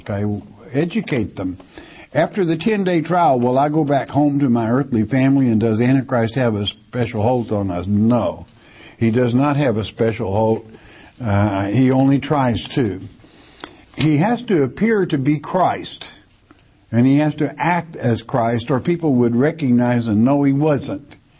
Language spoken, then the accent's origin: English; Arkansas, United States; I'm an American, but I'm also an Arkansan.